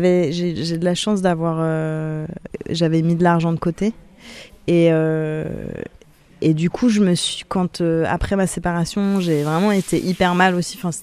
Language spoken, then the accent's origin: French; France; born there; Et je suis née en France et je connaissais pas bien les régions.